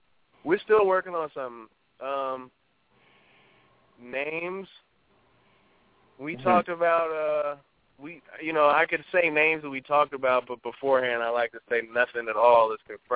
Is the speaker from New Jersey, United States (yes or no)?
no; Oakland, California, United States; Yeah, that's right, Oakland.